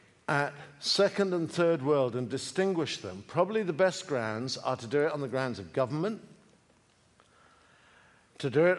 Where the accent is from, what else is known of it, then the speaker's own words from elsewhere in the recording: United Kingdom; I'm a Brit, so I know far more about this than any American does.